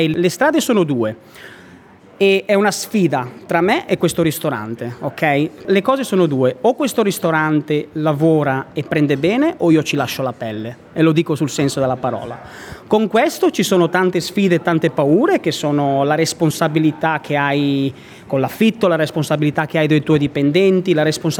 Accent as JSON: {"language": "Italian", "town": "Milan", "region": "Lombardy", "country": "Italy", "tie": "born there", "said": "io sono nato a Milano nel 1985"}